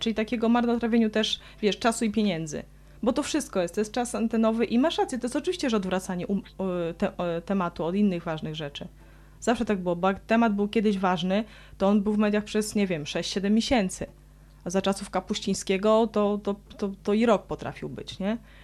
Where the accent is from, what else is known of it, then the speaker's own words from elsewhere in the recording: Lublin, Lublin Voivodeship, Poland; O, jak w Lublinie, żeby tutaj był przez wiele lat, ja jestem z Lublina, przez wiele lat